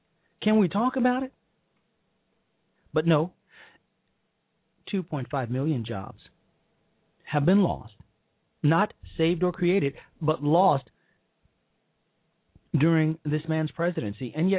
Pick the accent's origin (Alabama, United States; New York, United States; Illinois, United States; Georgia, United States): Illinois, United States; Chicago; He is from Chicago. He is a native of my hometown.